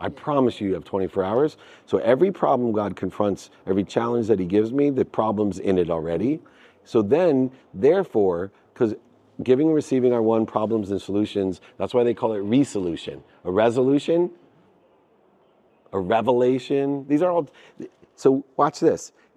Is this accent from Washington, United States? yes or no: no; Akron, Ohio, United States; I come from Akron, Ohio, single mom, six kids, two-bedroom apartment